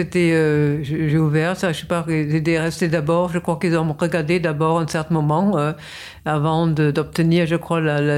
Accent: Germany; j'ai expliqué aussi pourquoi, en tant qu'Allemande, je suis obligée de faire ce genre de choses.

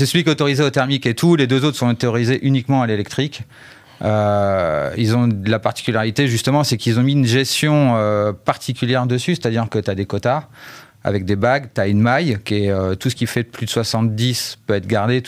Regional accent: Hauts-de-France, France; je suis originaire de pas loin de chez toi, je suis originaire de l'Oise, Picardie, presque le nord, mais je me suis arrêté avant

